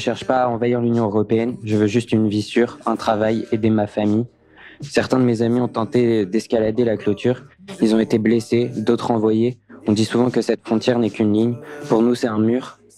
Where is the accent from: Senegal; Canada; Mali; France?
Mali; moved away as an adult; now in Morocco; j'ai 23 ans, je viens du Mali. Je suis parti pour des raisons sécuritaires il y a environ un an. J'ai traversé le désert, puis l'Algérie, et puis je suis arrivé ici au Maroc.